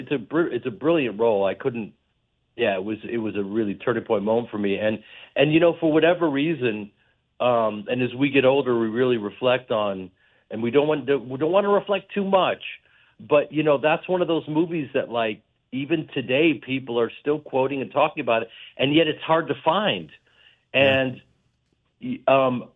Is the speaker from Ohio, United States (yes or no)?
no; Chicago, Illinois, United States; I'm from this town, I'm from Chicago, yeah, the Midwest, where we have this incredible community.